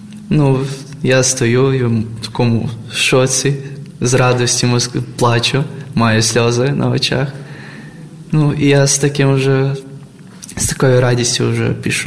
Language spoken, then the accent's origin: Ukrainian; Rakhiv, Zakarpattia Oblast, Ukraine; я із Закарпаття, міста Рахова, із Карпати, гори, все красота, буквально рядом.